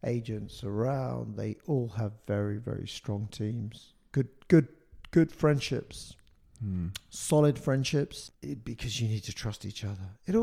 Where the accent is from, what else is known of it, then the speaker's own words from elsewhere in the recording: London, United Kingdom; My mother's French. My father was Pakistani. But I was born and raised originally in South London.